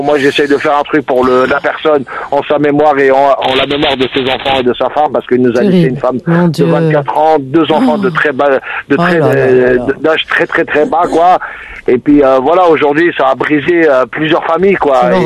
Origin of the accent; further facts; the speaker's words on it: Béjaïa, Béjaïa Province, Algeria; je parle parce que moi je suis de Bijaya, quoi.